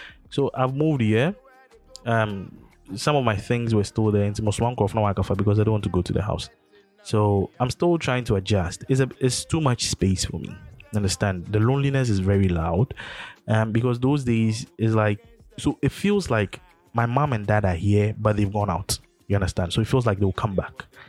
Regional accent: Race Course, Ghana; Where we grew up, I grew up in Race Course, right? It's a 3-bedroom house. That's where we stayed since 2008 or something.

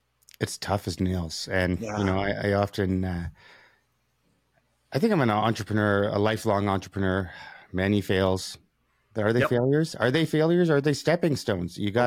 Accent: Canada; also born or lived in East Africa; You know, I'm first generation Canadian. I came from East Africa, came here at 4 months old. And I have a journey there. I have to go back to see one day.

